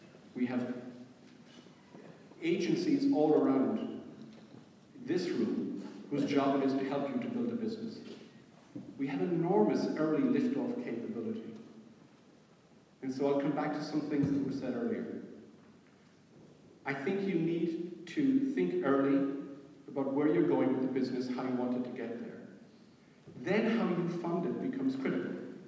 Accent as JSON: {"language": "English", "country": "Ireland", "said": "And as Irish people, we're acceptable everywhere."}